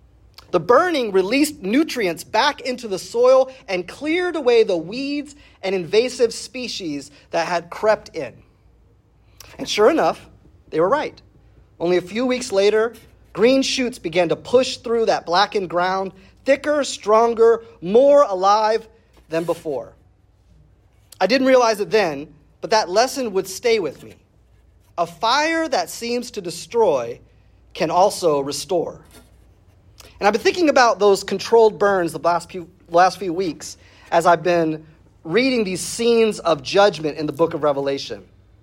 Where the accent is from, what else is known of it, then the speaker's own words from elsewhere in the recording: Urbana, Illinois, United States; So I grew up in Central Illinois, Urbana to be precise, which is a progressive university town surrounded by a sea of corn and soybean fields.